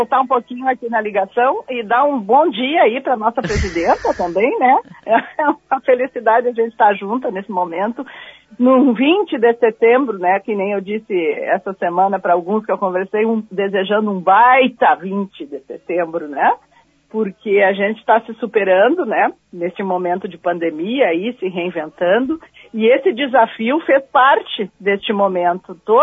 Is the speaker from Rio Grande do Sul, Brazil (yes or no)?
yes; Cachoeira do Sul, Rio Grande do Sul, Brazil; Sim, eu sou de Cachoeira. Eu comecei na infância, assim, já lá por volta dos 9, 10 anos, dançando em invernada da escola.